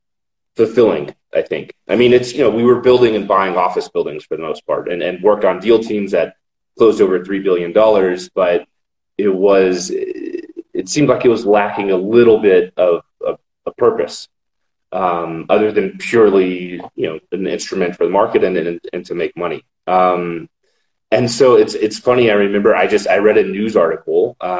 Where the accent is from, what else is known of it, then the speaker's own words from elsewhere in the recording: Texas, United States; So, a little bit on me. I'm from the U.S., from Texas.